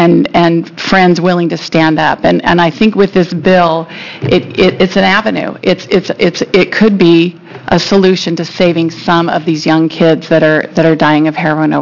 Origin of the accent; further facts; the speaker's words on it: Sisters, Oregon, United States; I'm from Sisters, Oregon.